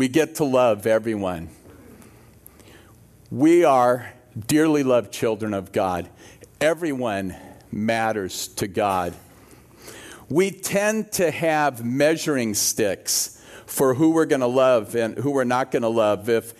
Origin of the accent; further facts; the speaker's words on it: Oakland, California, United States; I'm from Oakland. I'm tough.